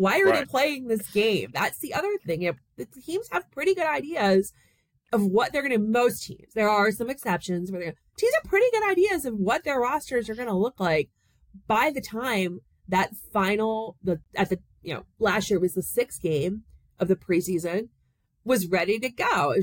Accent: Maryland, United States; Raleigh reminds me a lot of my hometown in Maryland.

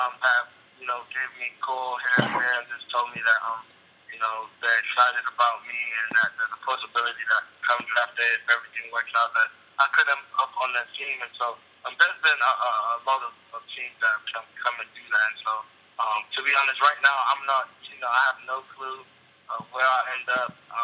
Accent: Texas, United States; just knowing that where I came from and being from Texas and getting a chance to do that.

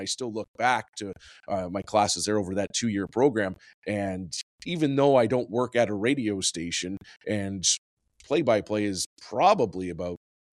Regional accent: Calgary, Alberta, Canada; I'm from Calgary, Alberta.

